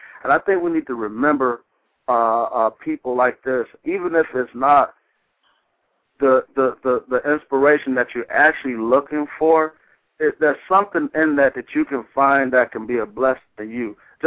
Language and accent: English; Detroit, Michigan, United States; I'm from Detroit, Michigan.